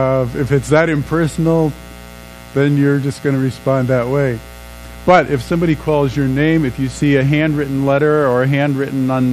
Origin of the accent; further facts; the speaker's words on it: New York, United States; I grew up on the East Coast, in the metropolitan area of New York City.